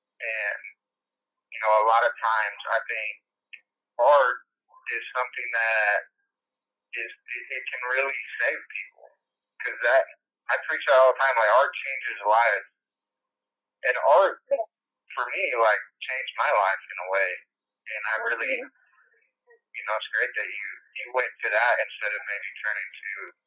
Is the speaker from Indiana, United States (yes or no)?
no; Washington, United States; But, so we've heard about where you're from my home state of Washington, up in Seattle, in the big city.